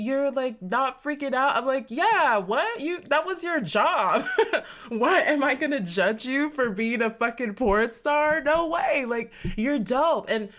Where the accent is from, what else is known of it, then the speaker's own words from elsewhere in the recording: Texas, United States; Like, I'm from Texas, man.